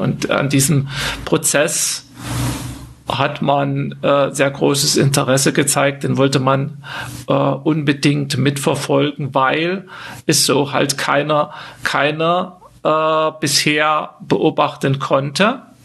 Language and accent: German; Saxony, Germany; ich komme aus Sachsen, aus der Leipziger Gegend.